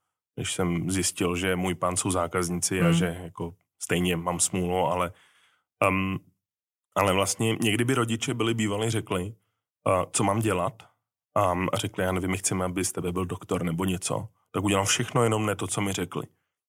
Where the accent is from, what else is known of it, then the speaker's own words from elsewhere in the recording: Prague, Czechia; now in Brno, Czechia; Takže my jsme z Prahy, já jsem studoval v Praze, ale vlastně na výšku jsem šel do Brna a už jsem zůstal. Takže já teda žiju v Brně